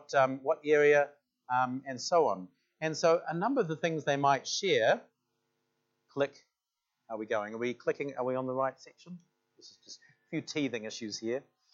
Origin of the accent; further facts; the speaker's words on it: Auckland, New Zealand; also born or lived in Rotorua; And I was born in Rotorua, so there's kind of a sense of place there, but I was there only till I was two, so I've lived in Auckland since then. So Auckland really is my place.